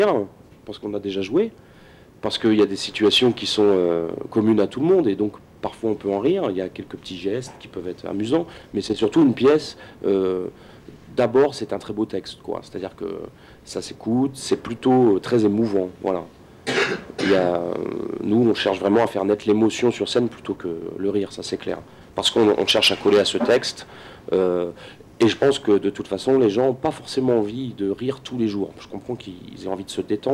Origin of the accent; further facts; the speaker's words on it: Cailleux-sur-Mer, Normandy, France; also born or lived in Paris; Moi, là-bas, je suis de Cailleux-sur-Mer, je suis revenu ici après avoir été à Paris